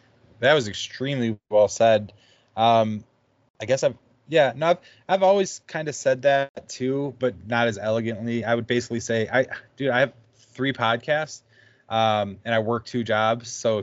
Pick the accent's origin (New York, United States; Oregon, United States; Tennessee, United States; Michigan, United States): Michigan, United States; Detroit; I mean, we grew up in Detroit, you know, so like you had to.